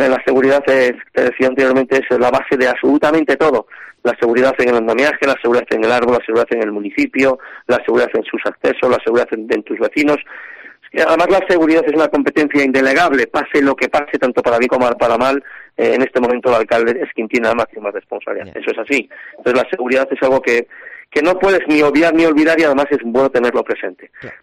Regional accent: Cantabria, Spain; nosotros, me gusta decir que somos el corazón de Cantabria, la cuenca del Besaya.

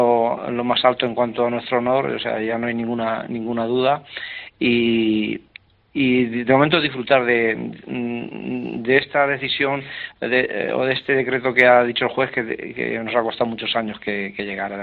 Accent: Almansa, Castilla-La Mancha, Spain; also born or lived in Albacete / Carcelén; yo nací en Albacete, a los 9 años viví en Carcelén y desde los 9 años vivo en Almansa. Entonces, nunca me he ido de Almansa

